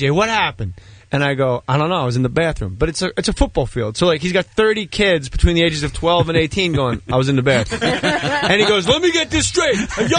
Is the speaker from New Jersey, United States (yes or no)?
yes; Verona, New Jersey, United States; there was a detective in my hometown, Mr. Detective Huber. But Verona, New Jersey, there's only like 2,000 people, so there's one detective